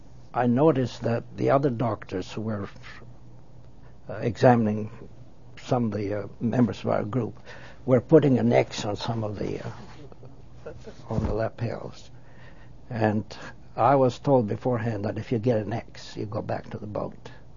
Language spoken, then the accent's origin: English; Albania; English is a second language; now in United States; he knew I came from Albania. He saw it in the little French passport I had.